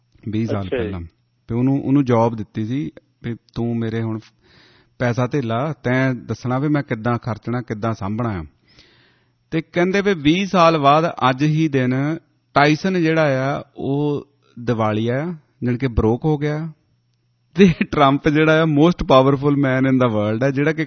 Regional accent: Punjab, India; ਅਸੀਂ ਪੰਜਾਬ ਤੋਂ ਆਏ ਹਾਂ

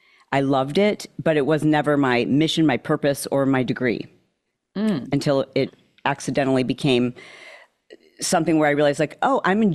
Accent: Midwest, United States; And what I remember growing up in the Midwest is that all of the other women in my extended family were overweight

